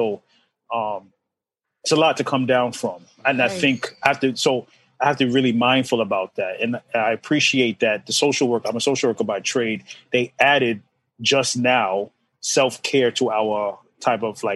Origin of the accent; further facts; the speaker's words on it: Jamaica, Queens, New York, United States; also born or lived in Brooklyn; So I'm from, born in Brooklyn, but raised in Jamaica, Queens, by a Jamaican mother and a Aruban father. So I'm quite a mix. So raised in a, you know, Caribbean household